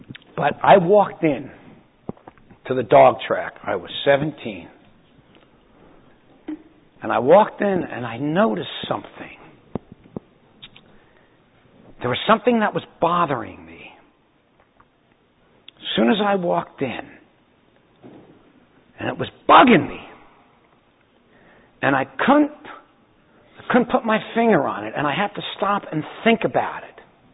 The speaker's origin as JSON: {"language": "English", "town": "Miami Beach", "region": "Florida", "country": "United States", "tie": "born or raised there", "said": "I grew up on Miami Beach."}